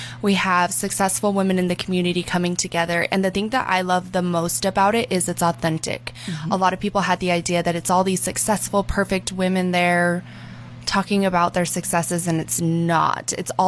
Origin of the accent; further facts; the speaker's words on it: Alamogordo, New Mexico, United States; I was born and raised in Alamogordo. I graduated from Tularosa High School.